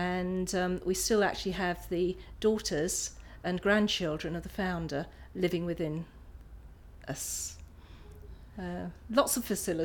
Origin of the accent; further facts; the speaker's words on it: Dartford, South East England, United Kingdom; born there; now in England; I'm 61. I was born in Dartford, Kent, but I now live in Spielplatz at Bricket Woods and Albans. And Spielplatz is a naturist community which has been in existence for about 70 years.